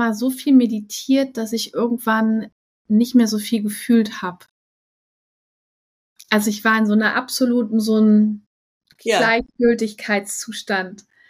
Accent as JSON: {"language": "German", "region": "Hamburg", "country": "Germany", "said": "Allerliebsten Grüße zu dir in meine alte Heimat nach Hamburg."}